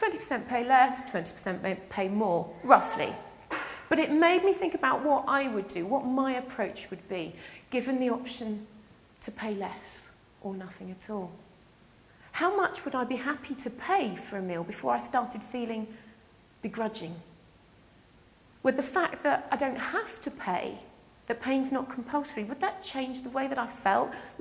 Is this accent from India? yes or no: no; Scotland, United Kingdom; My apologies, I am Scottish.